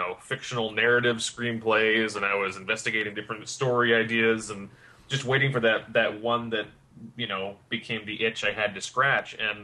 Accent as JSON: {"language": "English", "region": "Wisconsin", "country": "United States", "tie": "born or raised there", "said": "I grew up a Packers fan, as I stated in the film. I grew up in Wisconsin, and studied film in Los Angeles"}